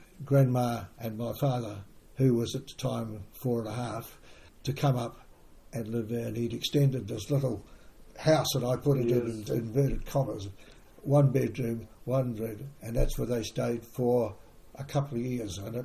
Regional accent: Royston, East of England, United Kingdom; born there; 1939, which of today makes me 79 years and 2 or 3 months. I was born in Royston Hospital, unexpectedly, because I was originally started almost over the road from where my parents lived in Eaton Road, on the corner of Grays Road

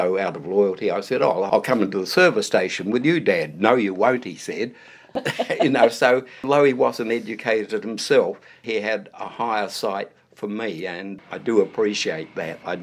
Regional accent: Hastings, Hawke's Bay, New Zealand; born there; Okay, well, I was born in Hastings in 1936. … I was an only child.

